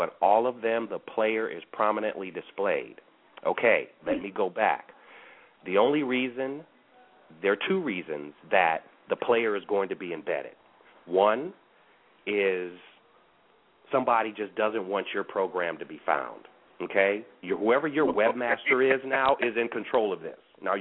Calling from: Los Angeles, California, United States; No, I'm actually calling from the West Coast, Los Angeles.

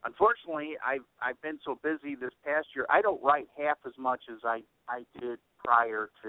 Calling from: Schaumburg, Illinois, United States; Yeah, I'm located in Schaumburg, Illinois. It's about 30 miles west of Chicago.

